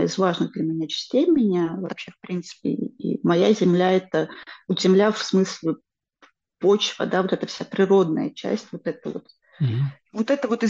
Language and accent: Russian; Khmelnytskyi Oblast, Ukraine; first language Ukrainian; Russian is a second language; also born or lived in Russia; я в существенной степени росла в Украине. То есть украинский – это мой родной язык, на котором я, ну, как бы начинала говорить вот с самого раннего детства.